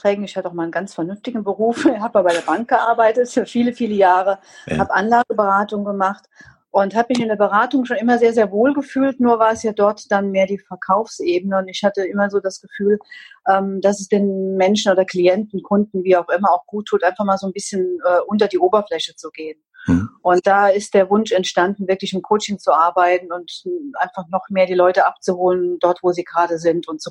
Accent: Rhineland-Palatinate, Germany; now in Bendorf, Germany; ich komme aus dem schönen, frischen Westerwald, wohne aber schon ganz lange im Rheinland, in Bendorf bei Koblenz.

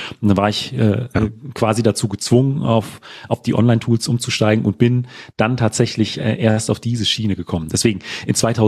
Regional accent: Frankfurt am Main, Hesse, Germany; Ich komme aus Frankfurt am Main, also quasi aus dem Herzen Deutschlands

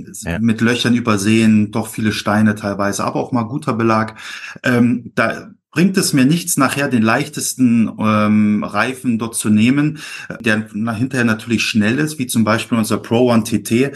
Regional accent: Gera, Thuringia, Germany; born there; Ich komme gebürtig aus Thüringen, aus Gera. Das ist so die Radsport-Hochburg der früheren DDR gewesen.

